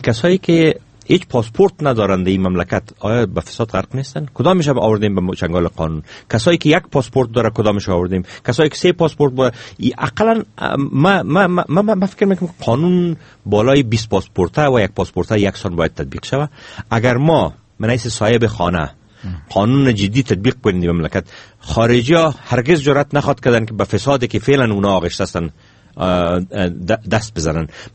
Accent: Afghanistan; ما افغان هستیم، ما صاحب از این خانه هستیم،

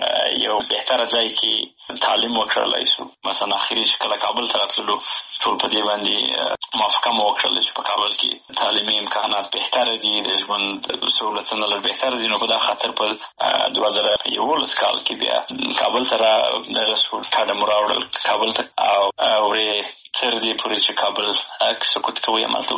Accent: Helmand, Afghanistan; also born or lived in Bagram / Pakistan / Kandahar / Nangarhar; نو خاپوړې مې په هلمند کې کړي دي ابتدایي مکتب مې وری شروع کړی وروسته کندهار ته او د کندهار نه همداسې ننګرهار ته

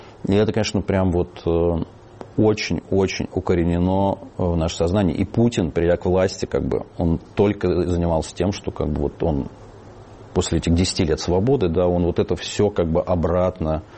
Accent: Russia; now in Georgia; Мы другие русские.

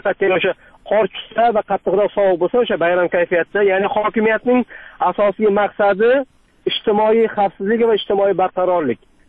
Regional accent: Samarkand, Samarqand Region, Uzbekistan; Men Samarqandlikman, lekin Samarqand meniki emas.

